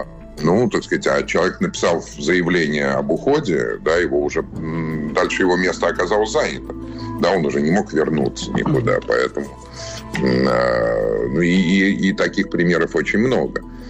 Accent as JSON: {"language": "Russian", "region": "Moscow", "country": "Russia", "tie": "born or raised there", "said": "я родился в Москве, рос в Москве, учился в Москве, работал в Москве и так далее, для меня она является центром"}